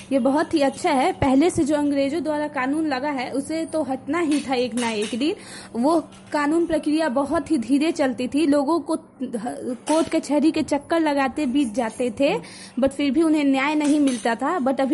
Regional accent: Siwan, Bihar, India; मैं सिवान से हूँ।

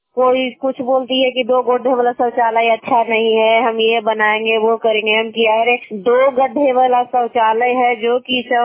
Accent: Gangta, Bihar, India; मैं गंगटा गांव की हूँ और बसनिया पंचायत हरनौत प्रखंड और जिला नालंदा का निवासी हूँ।

